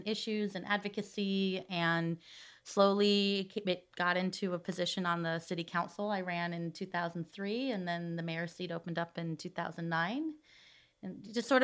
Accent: New York, United States; Plus, I grew up in New York in the 80s.

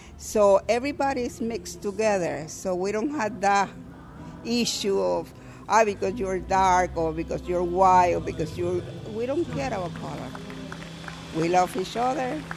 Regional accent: Puerto Rico; I'm Puerto Rican and was born and raised in Puerto Rico. Puerto Rican means mixes of races.

